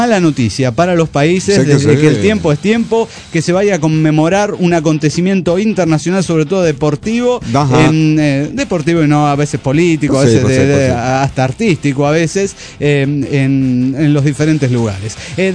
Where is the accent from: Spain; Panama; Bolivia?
Bolivia; Tarija; now in La Paz, Bolivia; soy de Tarija, Bolivia, la capital de la sonrisa. Pero hace un año que estoy viviendo en La Paz.